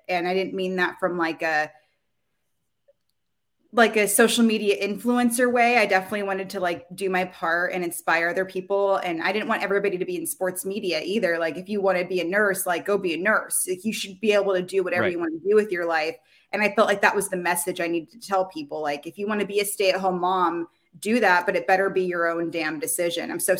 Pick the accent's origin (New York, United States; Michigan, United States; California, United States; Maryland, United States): Maryland, United States; Baltimore; born there; And I was born in Baltimore. So I was exposed to Oprah forever ago because my parents told me about this local news anchor woman who became a national celebrity.